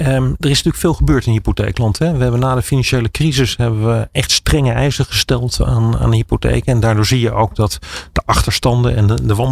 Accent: Netherlands; En misschien is het omdat wij als Nederlanders te veel gewend zijn dat de overheid toch wel voor je zorgt.

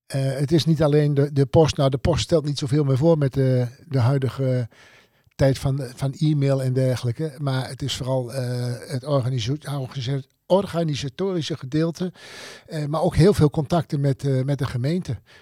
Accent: Almelo, Overijssel, Netherlands; 69 jaar, geboren en getogen in Almelo.

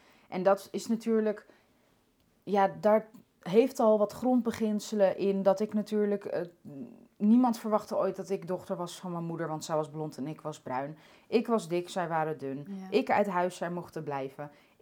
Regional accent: Amsterdam, North Holland, Netherlands; also born or lived in Gelderland; Geboren in Amsterdam. En ook in Amsterdam gebleven.

